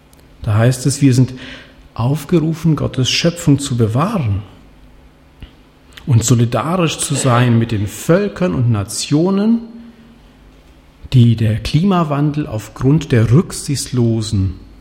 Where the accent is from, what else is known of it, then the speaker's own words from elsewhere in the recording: Tanzania; Arusha, einer Stadt in meinem Heimatland Tansania